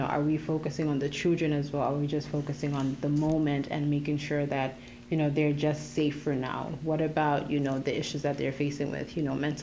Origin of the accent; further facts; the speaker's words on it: Zambia; now in Canada; I'm from Zambia, so that's a country in the southern part of Africa. Born and raised there, and I have been in Canada for about 4 years now.